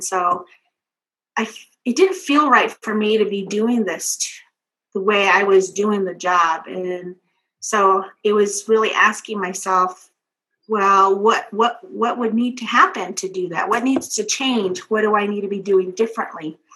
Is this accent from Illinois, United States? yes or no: no; Dilkon, Arizona, United States; I'm Navajo from Northern Arizona in a small community called Delcon.